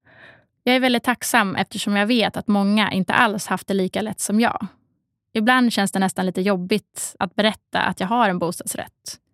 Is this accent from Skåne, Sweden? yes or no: no; Stockholm, Stockholm County, Sweden; Jag är uppvuxen i Stockholm